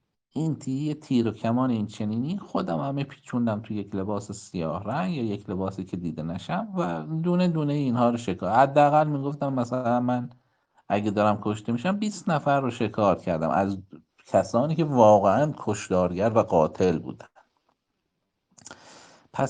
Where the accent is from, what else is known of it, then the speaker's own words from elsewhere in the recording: Mahabad, West Azerbaijan, Iran; وقتی می دیدم که مردم مهابادم رو کشتار کردن